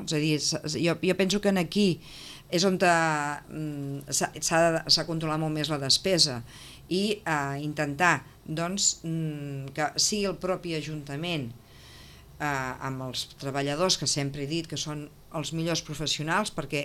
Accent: Catalonia, Spain; Bueno, soc catalana, no?

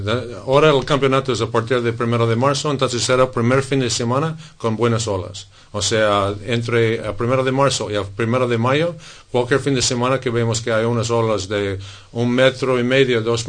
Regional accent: Cocoa Beach, Florida, United States; que es de Florida, de donde soy yo, de Cocoa Beach.

